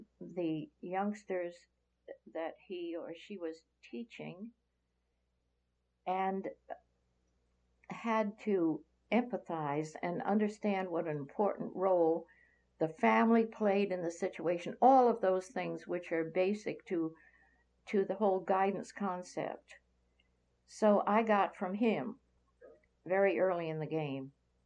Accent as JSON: {"language": "English", "town": "Maplewood", "region": "New Jersey", "country": "United States", "tie": "born or raised there", "said": "Well, I was born in Maplewood, New Jersey, and grew up there in a middle-class family."}